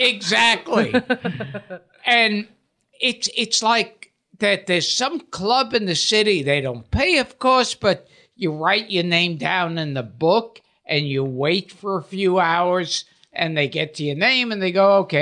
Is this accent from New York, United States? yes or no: yes; Brooklyn, New York, United States; In Brooklyn.